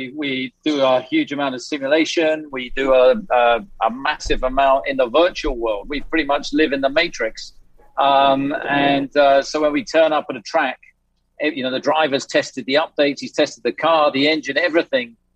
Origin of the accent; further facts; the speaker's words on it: United Kingdom; we're very British, so we're very reserved.